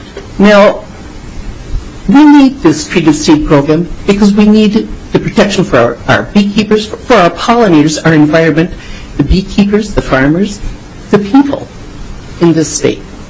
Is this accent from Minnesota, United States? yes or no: yes; Winona, Minnesota, United States; now in Sherwood, United States; I'm from Sherwood, Minnesota. I grew up in Winona, Minnesota.